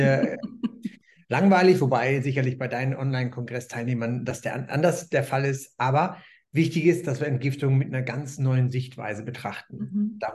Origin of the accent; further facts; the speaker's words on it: North Rhine-Westphalia, Germany; born there; also born or lived in Ibiza, Spain; Ich bin Mitte 50, ich komme gebürtig aus Nordrhein-Westfalen.